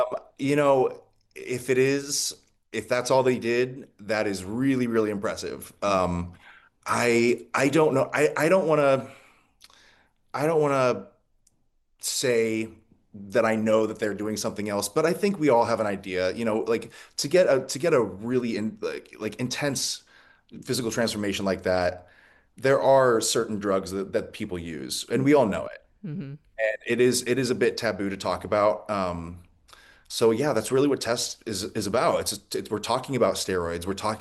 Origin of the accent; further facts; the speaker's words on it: Ohio, United States; I'm from Tuscarawas County, and it is the most beautiful place.